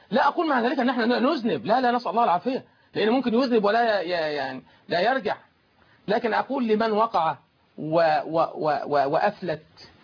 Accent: Suez, Suez Governorate, Egypt; كنت بعطي درس عندنا في السويس،

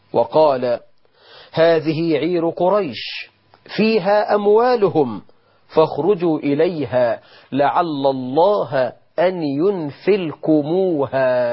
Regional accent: Egypt; طب جرام الذهب عندنا في مصر الآن بكام؟

